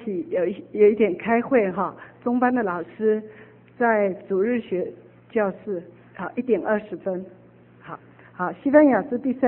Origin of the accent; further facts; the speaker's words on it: China; 那我们中国人因为从小没有被父母那个宝宝啊、爱呀、亲啊，所以我们好像在我们的性格里面对于爱的接收力很微弱